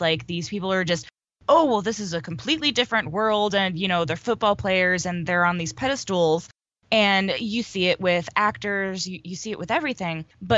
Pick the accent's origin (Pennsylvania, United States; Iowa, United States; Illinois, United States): Illinois, United States; Chicago; I'm Chicagoan, man, from Chicago.